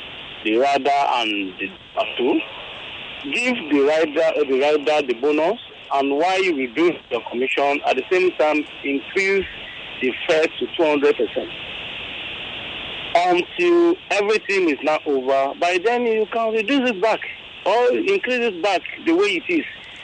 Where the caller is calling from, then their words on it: Ikorodu, Lagos, Nigeria; I'm calling from Ikorodu.